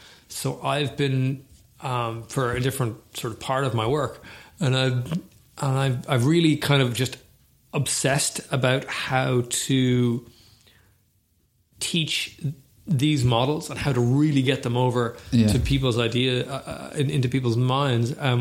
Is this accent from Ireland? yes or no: yes; Ireland; I mean, we are Irish, right? We are definitely the winners